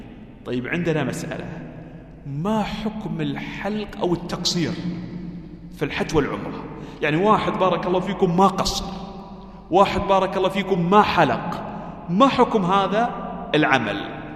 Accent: United Arab Emirates; قال لي أنت من أين؟ قلت: من الإمارات.

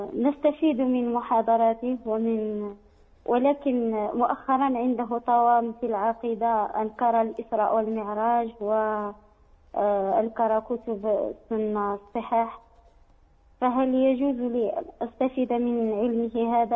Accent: Morocco; عندنا في المغرب

